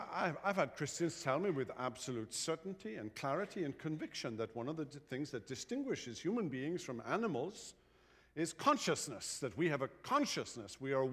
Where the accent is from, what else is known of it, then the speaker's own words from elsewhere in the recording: United Kingdom; You know, I grew up in Britain, so dinner is at 12. And supper is at 6.